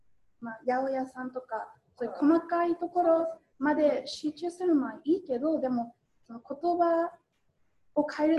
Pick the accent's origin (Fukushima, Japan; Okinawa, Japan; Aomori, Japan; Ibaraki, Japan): Fukushima, Japan; で福島県出身なんで意外とみんな帰っちゃったんですね。